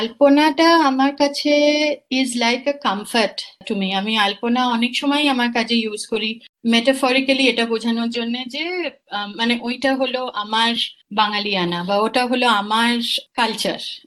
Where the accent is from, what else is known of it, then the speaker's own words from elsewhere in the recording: Kolkata, West Bengal, India; খুব মনে পড়ছিল নর্থ ক্যালকাটায় আমি বড় হয়েছি, তো সেখানকার যে পুরনো পুরনো কলোনিয়াল যে বিল্ডিং গুলো